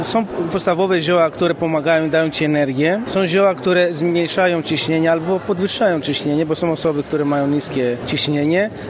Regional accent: Zgorzelec, Lower Silesian Voivodeship, Poland; born there; Polish is a second language; bo ja się urodziłem w Polsce od Greków rodziców. Trochę znana dla niektórych historia po II wojnie światowej, byli emigranci moi dziadkowie. Urodziłem się z Gorzelcu, gdzie jeszcze tam jest dużo Greków, a nawet pół greckich rodzin

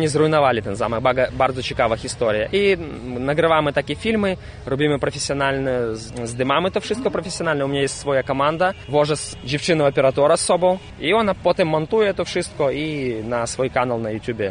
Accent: Brest, Brest Region, Belarus; Polish is a second language; Jestem z Brześcia, z Białorusi. Przyjechałem do was na zlot.

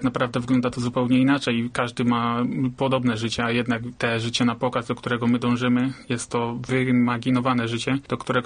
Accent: Walków, Łódź Voivodeship, Poland; now in Wieluń, Poland; Pochodzę z mojej miejscowości, to z Walków, położonym właśnie w gminie Osjaków.

